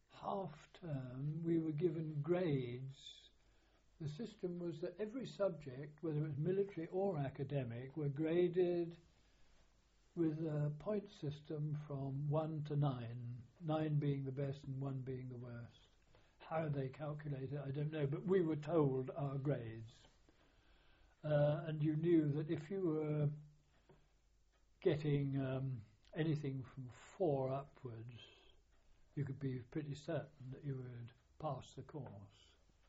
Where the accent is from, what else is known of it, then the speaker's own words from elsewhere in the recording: East of England, United Kingdom; born there; I was born in Suffolk